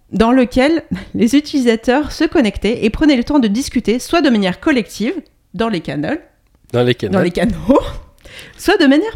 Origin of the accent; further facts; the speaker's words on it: France; Et puis, chez nous, en France, qu'est-ce qu'il y avait ?